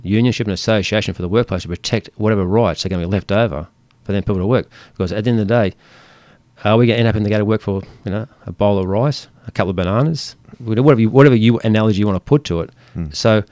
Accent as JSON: {"language": "English", "town": "Ulladulla", "region": "New South Wales", "country": "Australia", "tie": "born or raised there", "said": "when I grew up in Ulladulla, I started this business."}